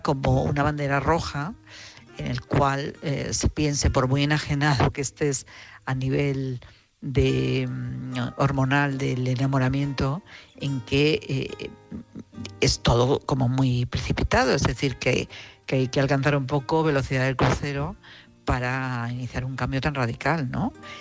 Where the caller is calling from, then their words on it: Madrid, Community of Madrid, Spain; de Madrid.